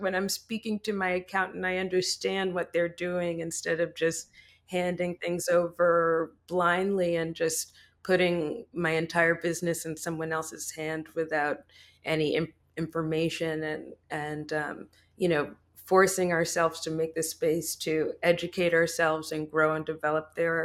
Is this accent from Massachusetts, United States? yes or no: yes; Boston, Massachusetts, United States; I'm from Boston, so it's a totally different vibe, and it's definitely nice to get down to Atlanta